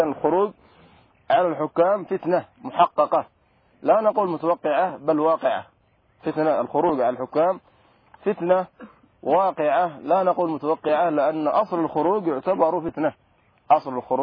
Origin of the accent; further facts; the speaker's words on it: Yemen; وحصلت عندنا في اليمن